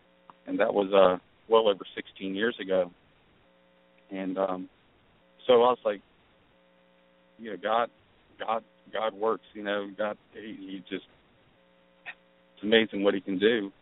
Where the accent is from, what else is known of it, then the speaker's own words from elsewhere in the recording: Raleigh, North Carolina, United States; I've moved around a bit. I'm here from Raleigh, North Carolina